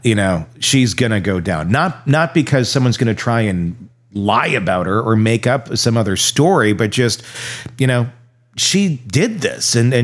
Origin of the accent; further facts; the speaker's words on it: Wisconsin, United States; I mean, I grew up in Wisconsin, which is like the most alcoholic state in the country.